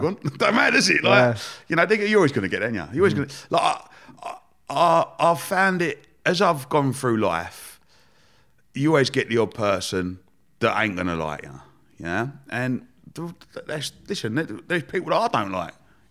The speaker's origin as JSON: {"language": "English", "town": "Romford", "region": "London", "country": "United Kingdom", "tie": "born or raised there", "said": "I grew up in Romford. I love Romford. Romford's the centre of the universe. Best town in the world. Grew up there, lovely family."}